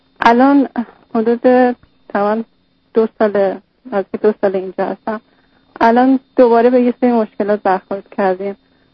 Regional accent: Iran; moved away; also born or lived in Canada; ما حدود 8 سال پیش از ایران اومدیم کانادا به عنوان مهاجرت. بعد حدود 5 سال ما برگشتیم ایران

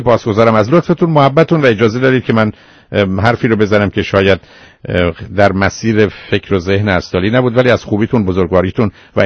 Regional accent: Iran; born there; کل ماهایی که در امریکا هستیم که تولدمون در ایران بوده

